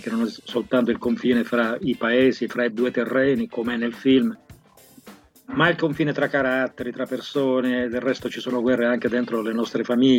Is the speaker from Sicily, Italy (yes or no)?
yes; Sicily, Italy; born there; now in Rome, Italy; Nel senso che sono nato in Sicilia, perché da qualche parte uno deve nascere. Però insomma vivo a Roma da più di mezzo secolo, sono stato un globetrotter, ho girato il mondo grazie a questo lavoro